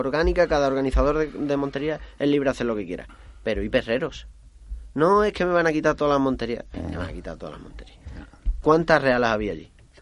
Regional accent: Huelva, Andalusia, Spain; now in Madrid, Spain; Yo he estado aquí en Madrid, sabéis que soy de Huelva

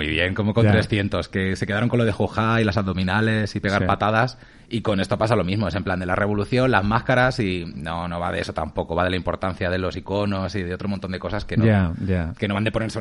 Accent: Puertollano, Castilla-La Mancha, Spain; Cuando baje a Puerto Llano, a mi pueblo

